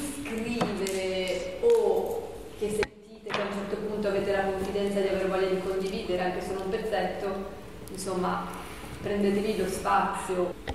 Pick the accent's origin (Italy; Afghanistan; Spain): Afghanistan; da una terra che un tempo era ricca di conoscenze e cultura, un centro di potere e di grandezza. Vengo da una terra dove si parla la lingua più dolce del mondo, il persiano. La mia terra è l'Afghanistan. Sono nato in un paese che è sempre stato sotto l'ombra della guerra.